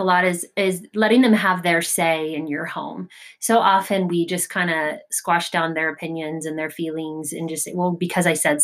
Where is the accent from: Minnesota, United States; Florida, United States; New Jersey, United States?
Florida, United States; I grew up in Southern Florida, where I was a minority in terms of my religious choice. And there were very few members of my faith down there.